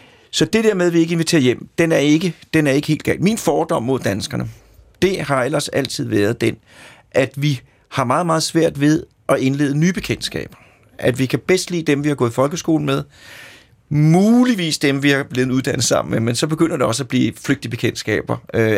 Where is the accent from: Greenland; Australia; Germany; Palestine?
Germany; Danish is a second language; fordi jeg er jo bare tysker